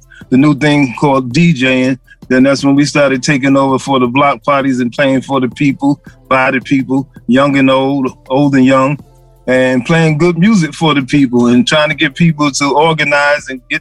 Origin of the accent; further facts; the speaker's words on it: Bronx, New York, United States; Well, it was great growing up in the Bronx. I mean, you had your ups and downs.